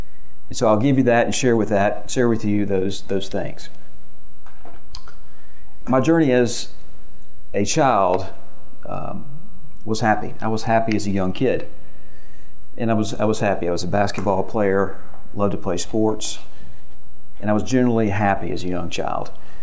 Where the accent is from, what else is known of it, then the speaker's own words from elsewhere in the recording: Memphis, Tennessee, United States; I'm from Memphis, Tennessee